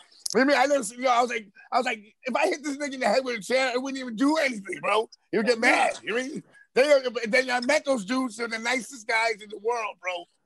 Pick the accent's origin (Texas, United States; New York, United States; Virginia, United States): New York, United States; It's like there's West Coast beats growing up in New York, and you hear the West Coast beats